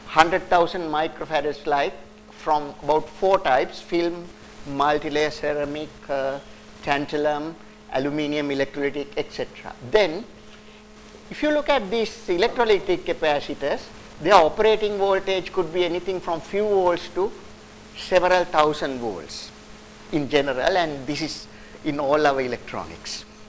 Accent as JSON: {"language": "English", "country": "Sri Lanka", "said": "when I was back home in my home country, Sri Lanka"}